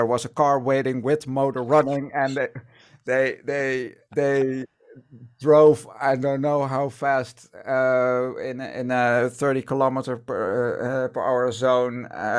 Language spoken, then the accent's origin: English; Eindhoven, North Brabant, Netherlands; That was the first year that we did Eindhoven, which is basically my hometown, kind of.